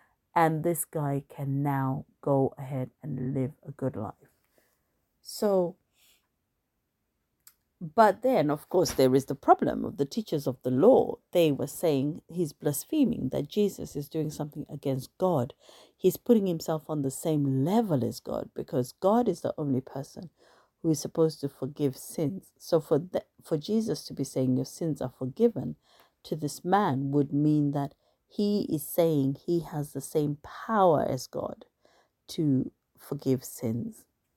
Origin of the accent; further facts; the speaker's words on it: Zimbabwe; when I've gone back to my hometown in Zimbabwe, even though the trees might have changed or the bushes are bigger